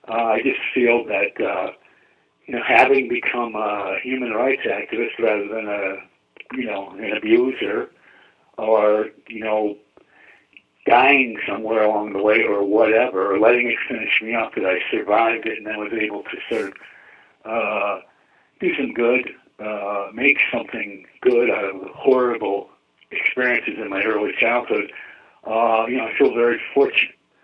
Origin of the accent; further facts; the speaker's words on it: Skaneateles, New York, United States; came into my show in my hometown at Skaneateles. Skaneateles is an Indian word that means beautiful lake surrounded by fascists.